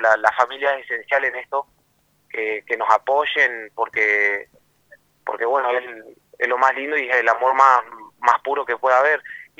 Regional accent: Río Turbio, Santa Cruz, Argentina; porque es mi tierra. Yo soy nacido y criado en Río Turbio

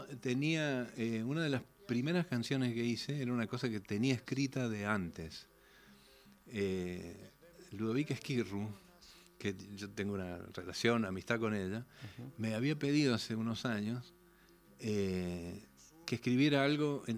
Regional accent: Córdoba, Argentina; now in Buenos Aires, Argentina; yo soy cordobés, ¿no? Y vivo en Buenos Aires

